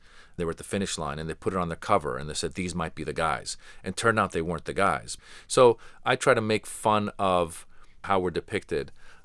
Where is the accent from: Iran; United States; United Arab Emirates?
Iran; I'm originally from Iran myself